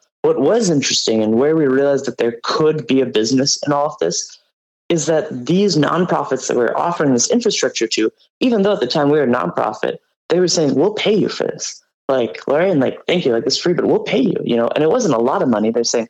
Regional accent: Malawi; now in United States; Now, what had happened is, again, I'm from Malawi, and so I'm not a U.S. citizen.

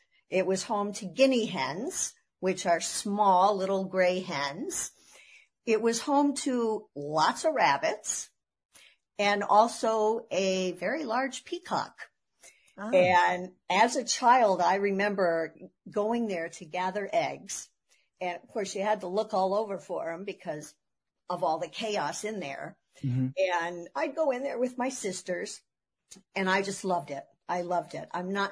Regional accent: Ohio, United States; Well, it wasn't anything that we have, but I grew up in Ohio.

